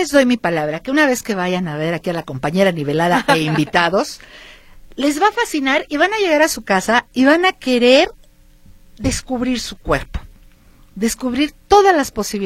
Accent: Guadalajara, Jalisco, Mexico; Me duele Guadalajara terriblemente por todas las cosas que tiene, pero me duele más que somos muchos los tapatíos que no hacemos nada por ella.

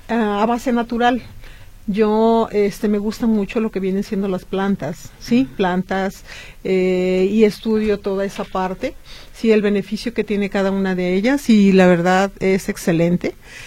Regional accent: Tuxpan, Jalisco, Mexico; Tenemos en Tuxpan, Jalisco, que soy originaria de Tuxpan, ¿sí?

